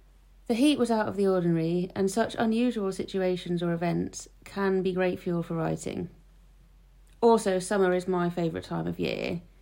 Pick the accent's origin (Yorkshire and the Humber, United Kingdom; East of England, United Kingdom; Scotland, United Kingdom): East of England, United Kingdom; Norwich; I'm from Norwich